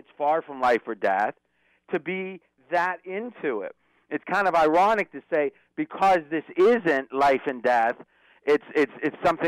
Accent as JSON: {"language": "English", "region": "Pennsylvania", "country": "United States", "tie": "born or raised there", "said": "I grew up near Pittsburgh."}